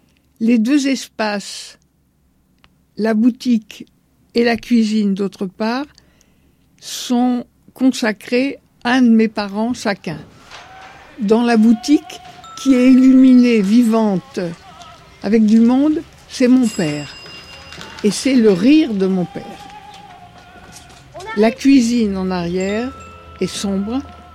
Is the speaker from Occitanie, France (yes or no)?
no; Argenteuil, Île-de-France, France; Je suis née en France, dans la banlieue parisienne, de parents émigrés juifs et arrivée au début des années 30.